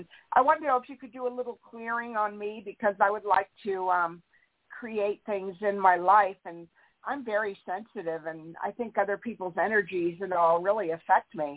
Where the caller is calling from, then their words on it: California, United States; I'm in California.